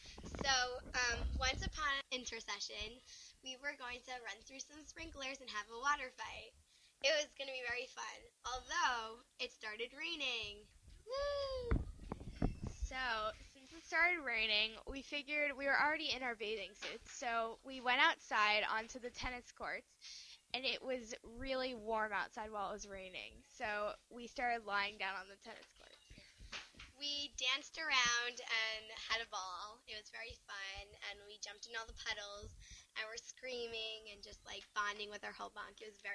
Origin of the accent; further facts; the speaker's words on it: London, United Kingdom; from London, England